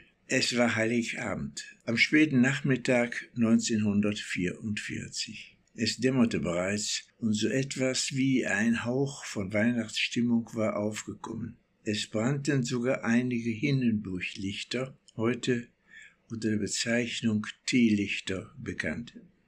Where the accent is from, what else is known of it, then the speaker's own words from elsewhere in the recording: Mülheim, North Rhine-Westphalia, Germany; born there; Ich bin 94 Jahre alt, in Mülheim geboren.